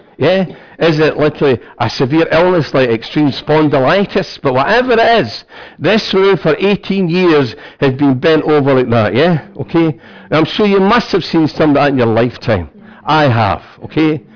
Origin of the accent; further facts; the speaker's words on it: Scotland, United Kingdom; Not because I'm a Scotsman.